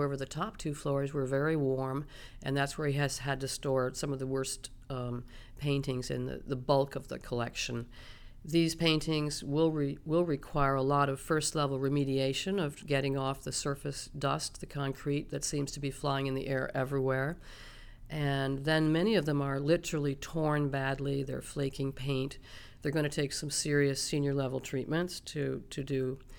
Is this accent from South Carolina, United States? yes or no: no; New York, United States; from Skeny Atlas, New York.